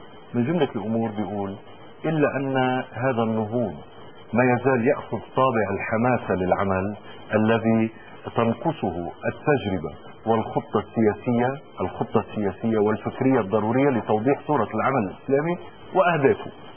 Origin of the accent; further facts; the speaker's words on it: Lebanon; اسمحوا لنا هيدي ما بتهمني انا كمواطن لبناني، لانه عم بدفع دم بكل مناطق يعني لبنان